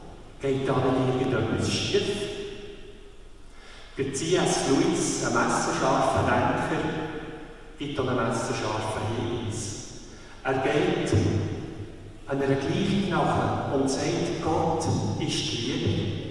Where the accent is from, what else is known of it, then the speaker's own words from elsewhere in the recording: Switzerland; würden wir in dieser Frage den Weltmeisterpreis bekommen als Schweizer.